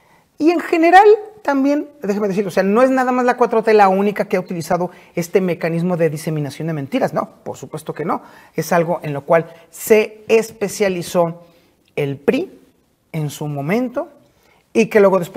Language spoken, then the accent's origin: Spanish; Mexico; los principales encuerados en este asunto somos justamente los mexicanos.